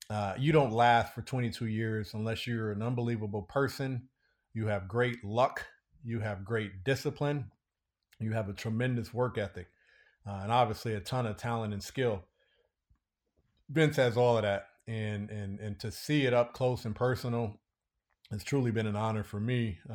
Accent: California, United States; You know my history and being at Santa Clara and just kind of growing up in the Bay Area.

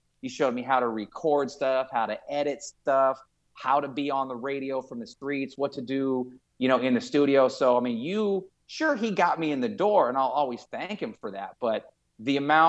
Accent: California, United States; also born or lived in Phoenix; I grew up in the Bay Area. She grew up in the Sacramento area. So without knowing each other, we grew up about 2 hours apart.

